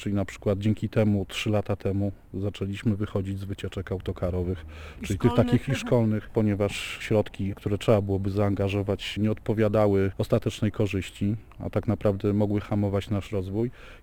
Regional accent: Kraków, Lesser Poland, Poland; also born or lived in Warsaw; Pochodzę z Krakowa, mieszkałem w Warszawie i gdzieś tam wskutek moich jakichś życiowych zmian bardzo poważnych pojawiłem się w tej okolicy.

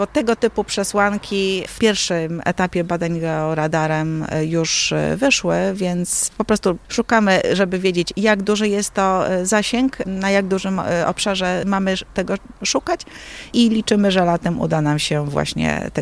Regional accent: Końskowola, Lublin Voivodeship, Poland; ta Końskowola jakoś tak nie wyobrażam sobie życia bez interesowania się tym, skąd pochodzę, na jakiej ziemi żyję

